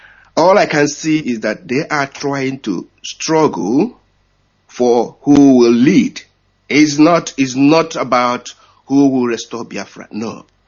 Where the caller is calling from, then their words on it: New Zealand; I'm calling you from New Zealand.